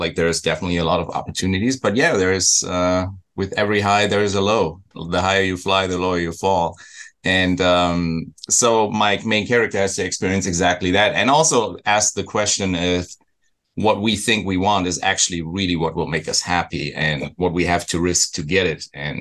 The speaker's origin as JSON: {"language": "English", "country": "Germany", "moved": "yes", "lives_now": "Los Angeles, United States", "said": "Yeah, so it's because I came to LA from Germany, actually."}